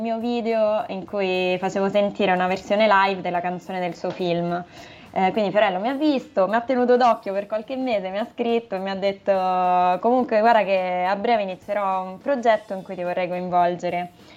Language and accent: Italian; Latina, Lazio, Italy; moved away as an adult; fino a che da Latina, che è la mia città d'origine, non mi sono trasferita a Milano per l'università